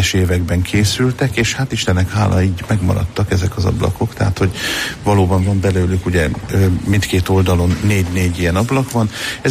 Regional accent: Šamorín, Trnava Region, Slovakia; also born or lived in Vajka; tehát onnit származom, de 4 éves korunkban költöztünk Somorjára, és akkor a vízlépcső építése miatt is, és itt Somorjainak tartom igazán magam, mert hát amióta úgymond az eszemet tudom, azóta Somorjai vagyok.

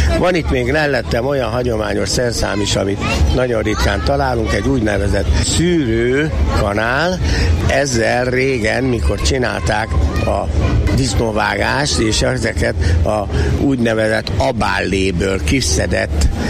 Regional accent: Hungary; a mi vidékünkön, így a Felső-Tisza vidékéről származom, és a Felső-Tisza vidéken a tekenőnek mondják a teknőt

